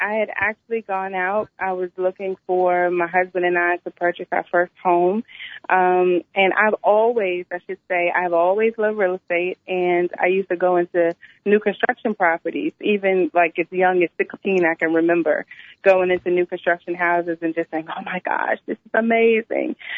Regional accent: Arlington, Virginia, United States; So born and raised in Arlington, Virginia, sixth generation, have lived both in D.C. and Maryland, currently reside in Virginia

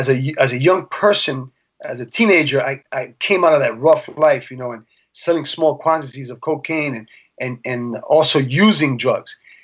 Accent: New York City, New York, United States; first language Spanish; English is a second language; my first language was Spanish because that's all we spoke at home, even though it was New York City.

